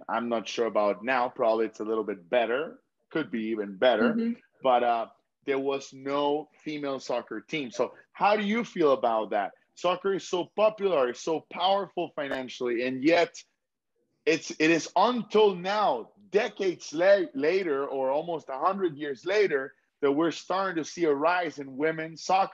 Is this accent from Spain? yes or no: no; Honduras; it is just so disappointing to see young girls being so passionate about the sport in my home country of Honduras